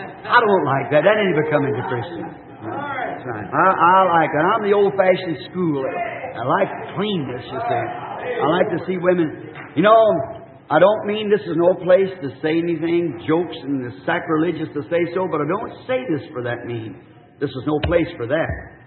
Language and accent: English; the South, United States; You know, a long time ago down here in the South, they used to make slaves out of them. I'm a Southerner.